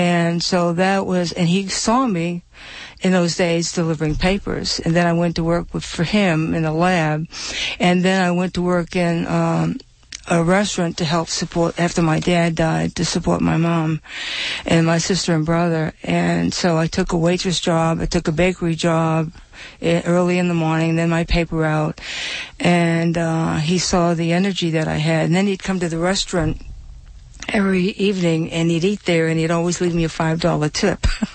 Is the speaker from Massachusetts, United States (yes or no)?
yes; Provincetown, Massachusetts, United States; And I was born in Provincetown.